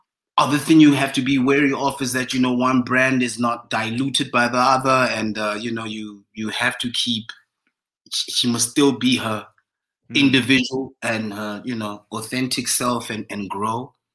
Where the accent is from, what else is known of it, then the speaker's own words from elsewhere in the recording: Mafikeng, North West, South Africa; And I think as South African musicians, we overthink that thing. Like, okay, cool. Having moved from Mafikeng.